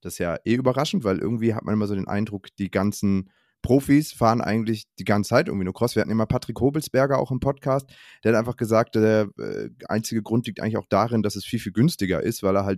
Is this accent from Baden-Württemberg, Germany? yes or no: yes; Walldorf, Baden-Württemberg, Germany; Das ist in der Nähe von meiner alten Heimat, wo meine Eltern wohnen, Waldorf-Wiesloch, da so die Ecke